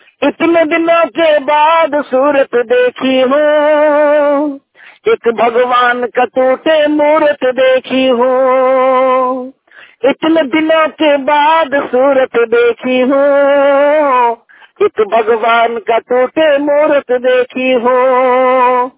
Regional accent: Jharkhand, India; मैं झारखंड के रहने वाला हूँ।

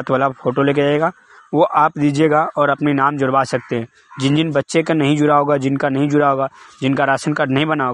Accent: Bihar, India; बिहार से।

